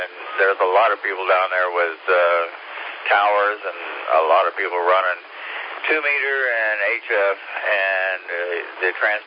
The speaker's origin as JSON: {"language": "English", "town": "Titusville", "region": "Florida", "country": "United States", "tie": "born or raised there", "said": "Well, I grew up in Titusville."}